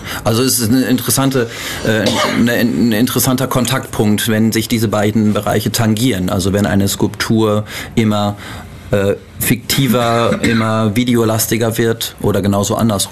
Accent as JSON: {"language": "German", "town": "Bielefeld", "region": "North Rhine-Westphalia", "country": "Germany", "lives_now": "Halle, Germany", "said": "Ich komme eigentlich aus dem Norden. Ich komme aus Bielefeld, das ist in der Nähe von Gütersloh. Zwischen Bad Salzuflen und Melle Neuenkirchen."}